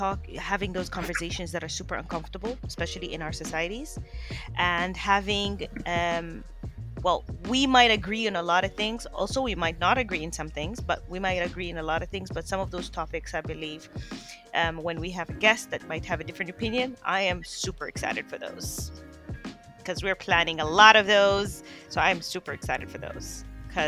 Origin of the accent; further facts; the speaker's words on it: Dubai, United Arab Emirates; more attached to my Kenyan side, though I love my Tanzanian brothers and sisters. I was born and raised in Dubai.